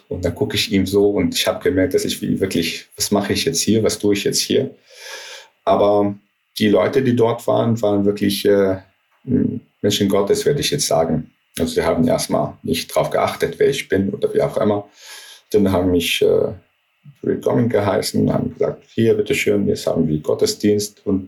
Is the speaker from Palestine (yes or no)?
yes; Palestine; German is a second language; ich bin Palästinenser und ich habe so eine tiefe Verbindung zu meiner Identität als Palästinenser